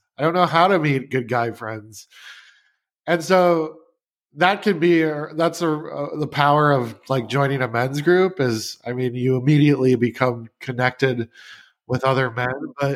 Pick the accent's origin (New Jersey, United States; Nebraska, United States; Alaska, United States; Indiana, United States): Nebraska, United States; Omaha; I was living in Omaha, my hometown, and I had this loft apartment in downtown Omaha